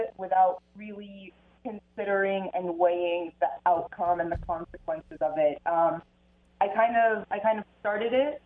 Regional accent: Lebanon; also born or lived in Washington, D.C., United States / Miami, United States; now in Texas, United States; I was born and raised in Lebanon, but now I live in Texas. I used to live in Miami.

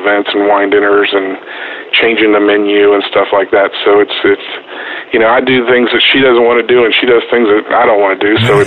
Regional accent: Galveston, Texas, United States; also born or lived in Weslaco; Well, I grew up in, I was born actually in Weslaco, Texas, grew up between Galveston and Texas City area and went to Ball High

